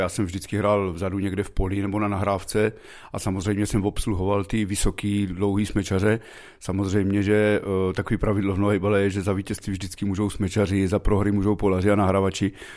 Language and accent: Czech; Brno, South Moravian Region, Czechia; a já jsem vyrůstal v Brně na Riviéře a tam se hrál neustále tenis nohejbal